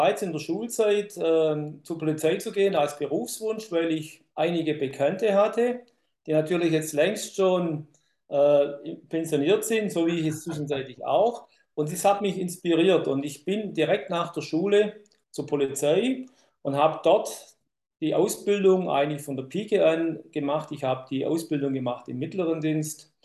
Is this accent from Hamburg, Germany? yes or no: no; Baden-Württemberg, Germany; Ich komme aus dem Herzen von Baden-Württemberg, Oberschwaben, etwa 50 Kilometer vom Bodensee weg. Dort bin ich aufgewachsen, dort bin ich sozialisiert